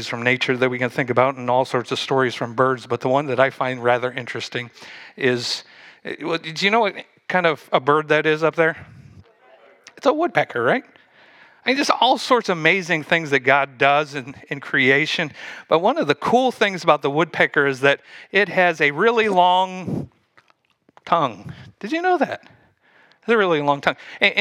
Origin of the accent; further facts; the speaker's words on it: Indiana, United States; now in New Jersey, United States; Now, I'm from Indiana, and we have birds and flocks that go together at times, but something happened that day that I have never seen before, and come to find out it happens quite often here in New Jersey.